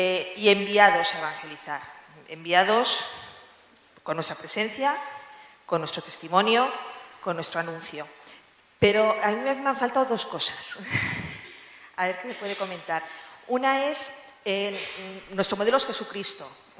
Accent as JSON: {"language": "Spanish", "town": "Pamplona", "region": "Navarre", "country": "Spain", "said": "de Pamplona."}